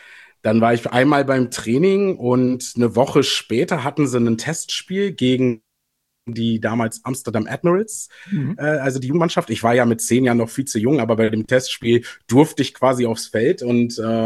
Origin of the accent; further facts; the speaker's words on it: Münster, North Rhine-Westphalia, Germany; now in Berlin, Germany; Ja, ich komme aus dem bescheidenen, bezaubernden Münster in Nordrhein-Westfalen eigentlich.